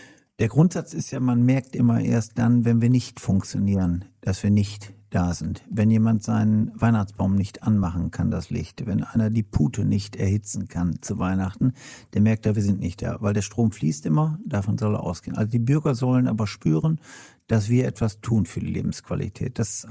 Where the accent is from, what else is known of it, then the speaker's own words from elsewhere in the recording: Lohne, Lower Saxony, Germany; dass ich am Wochenende zumeist auch in meiner Heimat in Lohne bin